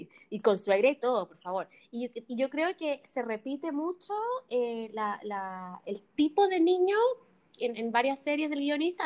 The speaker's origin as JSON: {"language": "Spanish", "country": "Chile", "said": "Porque somos chilenas y en Chile"}